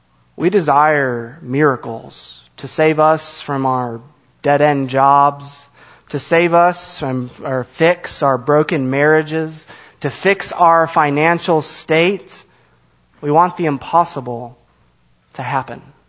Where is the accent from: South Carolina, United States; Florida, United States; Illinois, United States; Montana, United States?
Illinois, United States; Growing up in Illinois, we had this thing called the lottery.